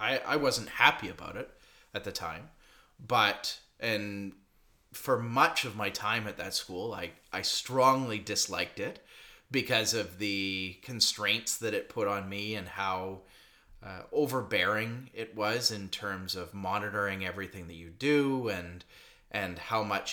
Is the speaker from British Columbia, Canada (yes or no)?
yes; Vancouver, British Columbia, Canada; I grew up here in the Vancouver area.